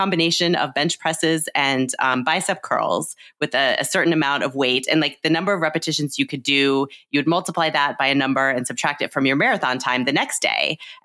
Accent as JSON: {"language": "English", "town": "Peru", "region": "Illinois", "country": "United States", "tie": "born there", "lives_now": "Chicago, United States", "said": "I was born in Peru, Illinois, which is about 2 hours outside of Chicago, and now I live in the city of Chicago."}